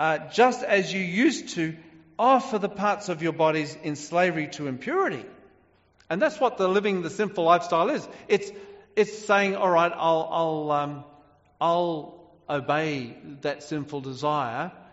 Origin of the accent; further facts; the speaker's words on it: Brisbane, Queensland, Australia; I was brought up in Queensland, Australia, when I was a kid